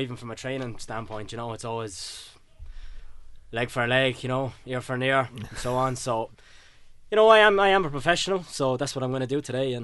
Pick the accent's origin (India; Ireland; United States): Ireland; Waterford, Munster; I'm from Waterford myself, so, you know, it's not too far away.